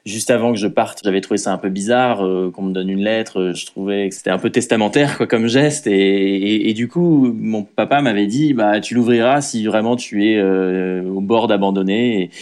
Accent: France; moi, je suis français. On parlait en anglais tous les deux. C'est pas notre langue maternelle

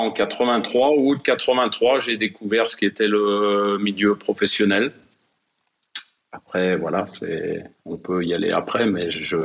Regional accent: Aix-les-Bains, Auvergne-Rhône-Alpes, France; born there; Je suis né à Aix-les-Bains, en Savoie.

